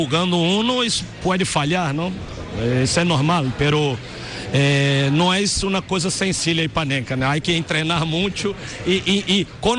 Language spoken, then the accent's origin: Spanish; Brazil; Uno que no soy español, uno que viene de Brasil